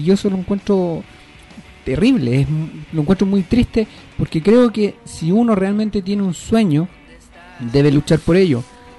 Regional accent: Chile; A nosotros a veces como chilenos nos cuesta un poco.

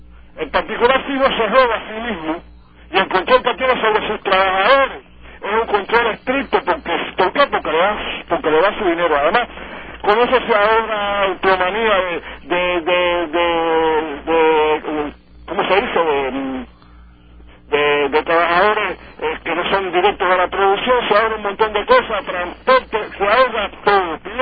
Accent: Cuba; ponemos a dialogar como ciudadano cubano normal y corriente que soy

